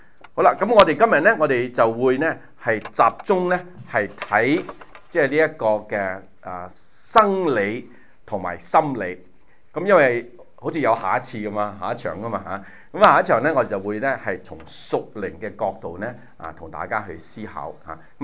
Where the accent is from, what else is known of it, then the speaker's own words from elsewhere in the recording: China; 我哋一個中國人喺一個主要係西人嘅社會裏邊工作。